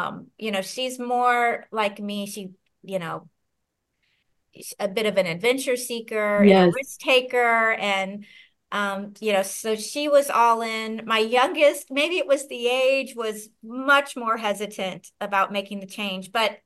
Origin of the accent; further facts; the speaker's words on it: St. Louis, Missouri, United States; I'm from St. Louis, so my family is here, and to pick up and leave is not always an easy decision.